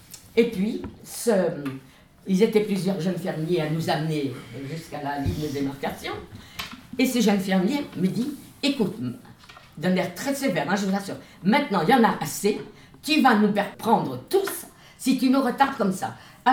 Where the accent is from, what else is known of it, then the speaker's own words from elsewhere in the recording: Nancy, Grand Est, France; Vous savez, je suis de Nancy, c'est une grande petite ville, disons. Hein? Nous habitions en plein centre-ville.